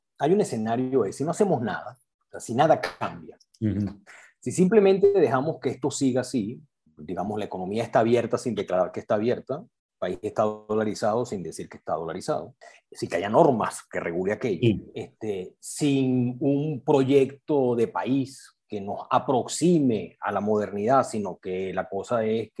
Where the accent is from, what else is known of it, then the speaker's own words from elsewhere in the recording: Venezuela; esos 6 millones de venezolanos, que son una muestra de nosotros mismos, los que estamos en Venezuela